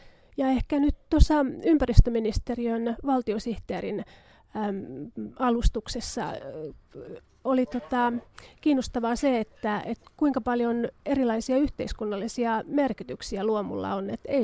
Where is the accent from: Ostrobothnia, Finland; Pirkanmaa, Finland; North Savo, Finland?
Ostrobothnia, Finland; born there; Mä olen kotoisin maalta ja Pohjanmaalta syntyisin ja meillä ei kyllä ollut maatilaa kotona